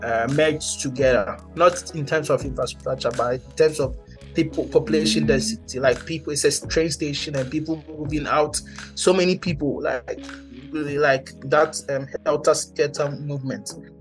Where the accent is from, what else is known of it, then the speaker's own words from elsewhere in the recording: Ghana; And you know, I'm from Ghana.